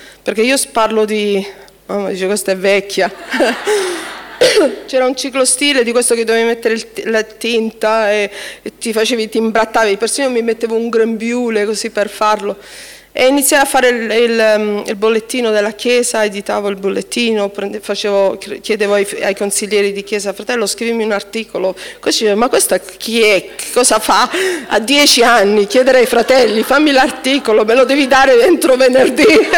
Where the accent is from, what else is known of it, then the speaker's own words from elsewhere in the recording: Taranto, Apulia, Italy; born there; moved away as an adult; italiana pura sangue, da tutti e due italiani i miei genitori. Sono nata a Taranto 50 anni fa, ho fatto 50 anni a ottobre scorso.